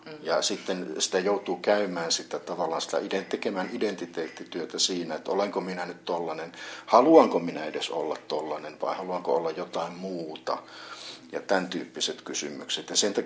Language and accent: Finnish; Jyväskylä, Central Finland, Finland; jyväskyläläisyys, olen syntynyt Jyväskylässä, mitä se mulle ja asunut täällä koko ikäni, mitä se mulle merkitsee. Toisaalta sitten mä olen mies, akateemisesti koulutettu, tietyn ikäinen, eli keski-ikä